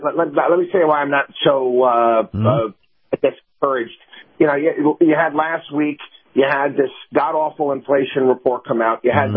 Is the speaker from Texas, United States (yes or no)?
no; Albany, New York, United States; I grew up in Albany, New York. They had a great train station, beautiful train station downtown Albany.